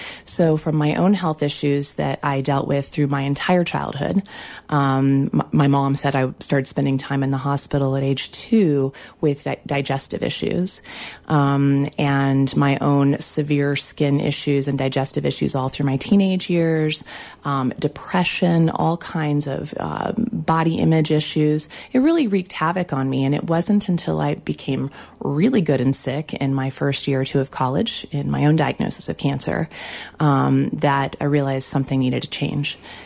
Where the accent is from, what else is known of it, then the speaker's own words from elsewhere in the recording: Kansas, United States; I was born and raised in Kansas, and my idea of a diet at that time was being kind of a latchkey kid.